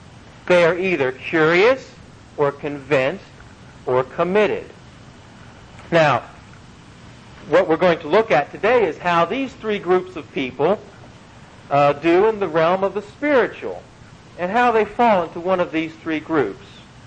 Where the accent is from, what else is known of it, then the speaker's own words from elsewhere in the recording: Washington, District of Columbia, United States; since I'm from Washington, for that matter, I'm just an occasional fan